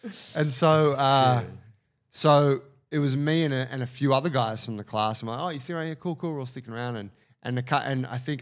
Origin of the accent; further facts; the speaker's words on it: Australia; I said, oh, I'm just here for a week. You know, I'm from Australia. You know, I'm like a blue belt.